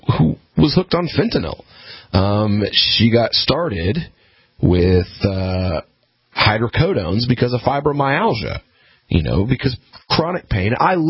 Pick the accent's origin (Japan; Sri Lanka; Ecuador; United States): United States; Tennessee; So, you know, I come from Tennessee